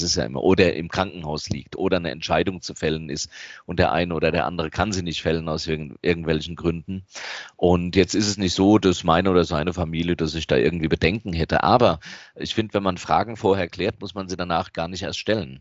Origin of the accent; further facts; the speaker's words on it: Hattersheim, Hesse, Germany; Ich bin ja in Hattersheim aufgewachsen